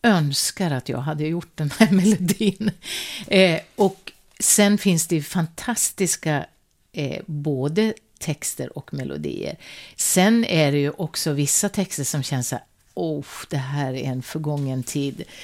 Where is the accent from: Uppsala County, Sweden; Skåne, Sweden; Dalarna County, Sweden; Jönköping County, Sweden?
Dalarna County, Sweden; Evertsberg; born there; Den här fanns uppe i Evertsberg då, där jag är född.